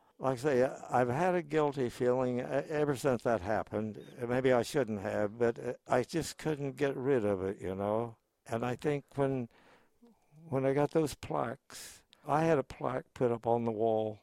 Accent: United States; I'm thankful that I'm an American.

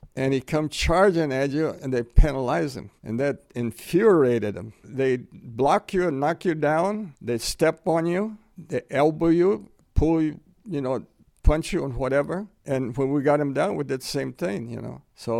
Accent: Mercedes, Texas, United States; I grew up in Mercedes, Texas. Till I was 16, I went to CC camp and then turned 17 and I joined the Navy.

